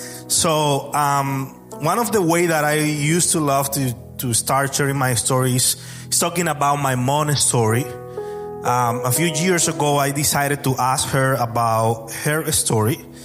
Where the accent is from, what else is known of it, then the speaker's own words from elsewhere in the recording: Dominican Republic; English is a second language; I'm from the Dominican Republic